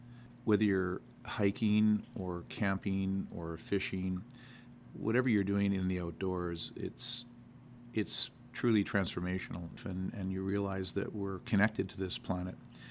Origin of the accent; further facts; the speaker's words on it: Williams Lake, British Columbia, Canada; The trails weren't accessible when I was growing up in Williams Lake.